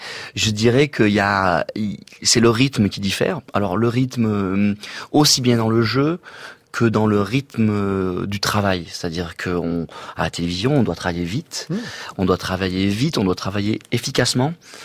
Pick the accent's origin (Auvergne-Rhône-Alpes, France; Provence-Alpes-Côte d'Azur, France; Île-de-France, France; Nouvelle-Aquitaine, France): Provence-Alpes-Côte d'Azur, France; accent: bas-alpin; c'était un peu mon côté basalpin, mon côté petit accent.